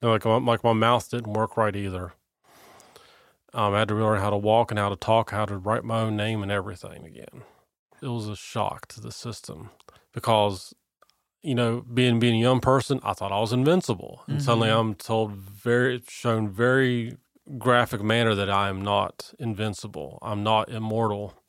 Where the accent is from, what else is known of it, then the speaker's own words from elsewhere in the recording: Cincinnati, Ohio, United States; I started writing short stories based on kids that I grew up with in Mount Lookout.